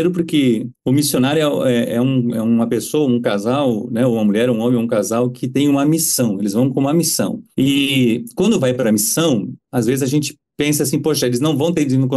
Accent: Joinville, Santa Catarina, Brazil; Eu sou joinvilense, eu morava em Santa Catarina, Joinville, Santa Catarina, e hoje eu estou aqui como missionário.

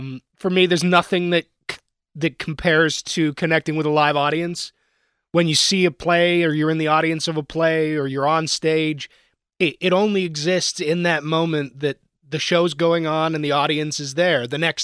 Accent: Greensburg, Pennsylvania, United States; Yeah, I grew up in Greensburg. I went to college here.

